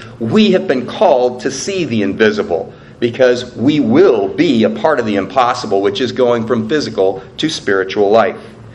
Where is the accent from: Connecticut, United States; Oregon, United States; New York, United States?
Oregon, United States; Portland; I grew up in Portland, Oregon, so it was not uncommon that it was raining during the track meet.